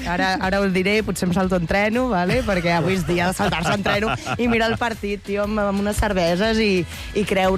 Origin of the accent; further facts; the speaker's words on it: Barcelona, Catalonia, Spain; som dues persones de Poblenou